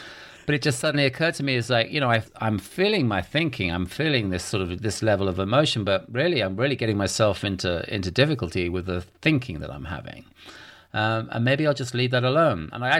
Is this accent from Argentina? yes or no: no; England, United Kingdom; now in United States; here in the States, bridges seem to have a whole different complexion than they did growing up in England.